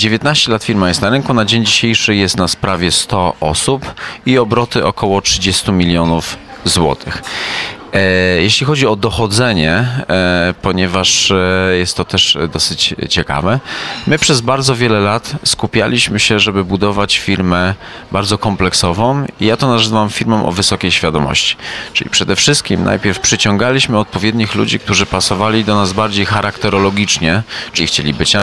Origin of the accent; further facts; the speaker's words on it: Gliwice, Silesian Voivodeship, Poland; Jestem z Gliwicy, kończyłem szkołę zarządzania w Katowicach.